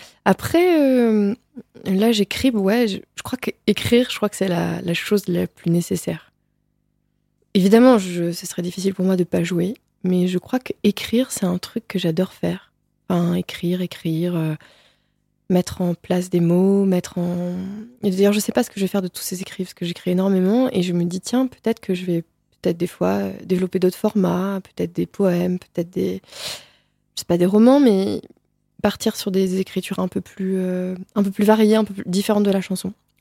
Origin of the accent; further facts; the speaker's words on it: Évreux, Normandy, France; Et c'est vrai que je suis une d'Évreux. Donc, moi, je suis quand même. On a beaucoup bougé avec mes parents. Hein, donc, en fait, j'ai pas vu que Évreux dans mon enfance.